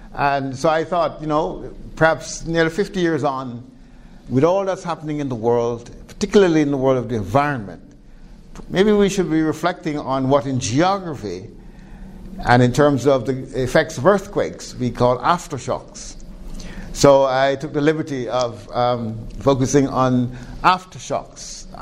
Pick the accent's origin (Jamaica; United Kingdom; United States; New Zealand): Jamaica; I'm from Jamaica in the Caribbean